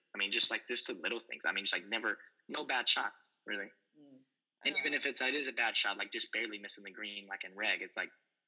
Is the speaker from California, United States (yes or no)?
no; Lafayette, Louisiana, United States; I grew up in Lafayette, Louisiana, southern Louisiana, and I grew up in a pretty active household.